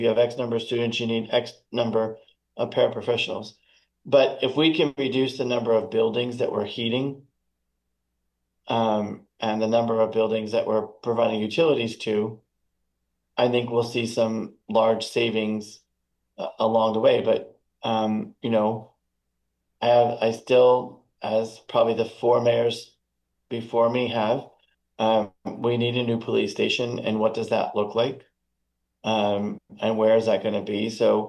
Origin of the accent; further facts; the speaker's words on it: Pittsfield, Massachusetts, United States; And so, I think it's important that that's my hometown, right?